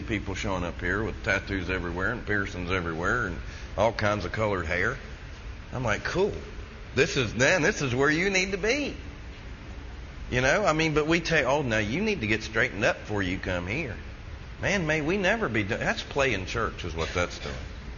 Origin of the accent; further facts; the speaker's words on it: the South, United States; And, you know, I grew up in the South. I was born and raised here. Family's been here like 275 years.